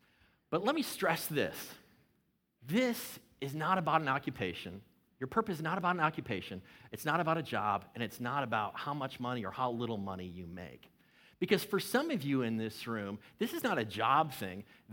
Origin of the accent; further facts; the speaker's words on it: Chicago, Illinois, United States; But then I grew up in Chicago, loved Michael Jordan, got one of the first pairs of Air Jordans, loved basketball.